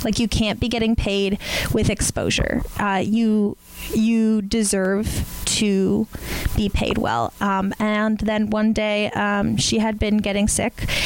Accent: Hamilton, Ontario, Canada; and I'm from Hamilton

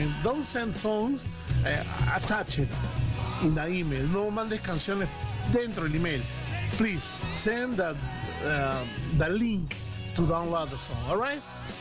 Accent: Canada; Y ya como canadiense les digo, es espectacular el metal porque une a las personas.

